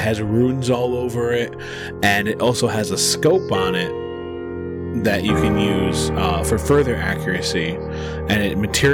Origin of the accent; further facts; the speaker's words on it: South Bend, Indiana, United States; now in Michigan, United States; I'm located in Michigan, but I'll be moving back to my hometown of South Bend, Indiana this month.